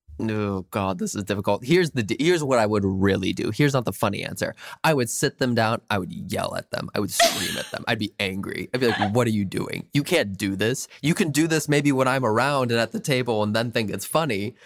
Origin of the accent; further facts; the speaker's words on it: Minnesota, United States; I think I'm so glad I grew up as a Minnesotan. And I'm really glad that I still have my Midwestern family and friends